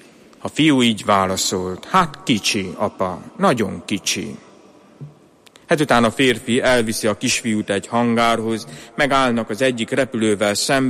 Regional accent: Mihályi, Győr-Moson-Sopron, Hungary; az én kis szülőfalom, ahonnan származok, Rábaközi Mihály

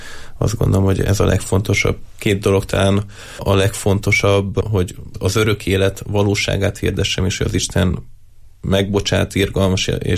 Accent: Hungary; mivel magyar vagyok

